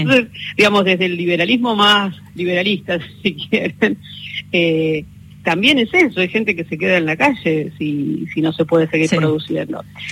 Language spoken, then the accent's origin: Spanish; Santa Fe, Argentina; Yo soy santafesina